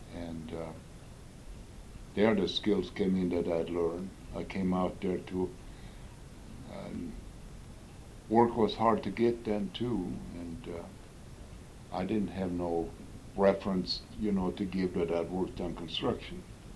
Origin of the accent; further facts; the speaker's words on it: Idaho, United States; born there; I was born in Idaho, sure. But I hadn't lived in Lewiston more than about 2 weeks